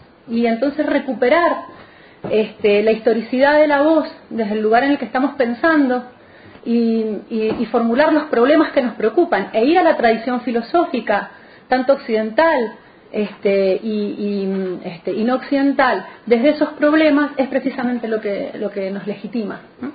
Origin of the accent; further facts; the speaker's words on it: Mendoza, Argentina; Arturo Royce es un filósofo argentino, mendocino, de mi tierra